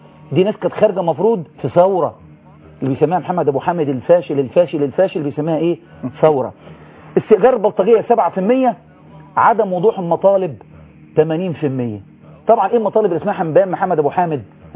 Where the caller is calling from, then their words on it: Sohag, Sohag Governorate, Egypt; انا من سوهاج حي غرب منطقه اسمها الشهيد عبد المنعم رياض.